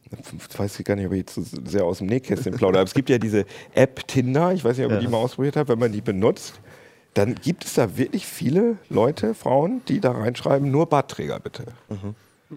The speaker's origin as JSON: {"language": "German", "region": "Lower Saxony", "country": "Germany", "said": "Wir sind aus Friesen, Fischer sozusagen, da hat man das."}